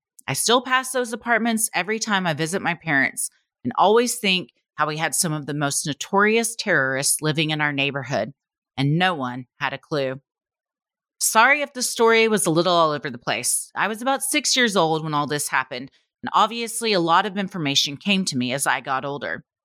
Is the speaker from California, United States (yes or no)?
yes; San Diego, California, United States; born or raised there